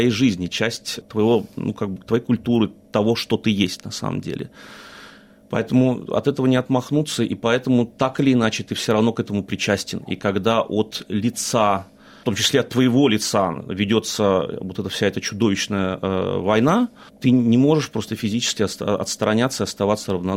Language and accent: Russian; Saint Petersburg, Russia; я из Санкт-Петербурга, да, изначально.